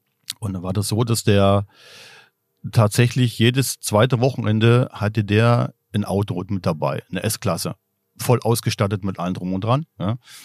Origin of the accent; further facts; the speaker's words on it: Delitzsch, Saxony, Germany; moved away; also born or lived in Baden-Württemberg; ich komme ursprünglich aus Sachsen, aus Delitzsch, aus der Nähe von Leipzig. Und meine Eltern sind damals noch vor der damaligen Grenzöffnung, 89, offiziell mit Ausreiseantrag noch ganz offiziell ausgereist, in die BRD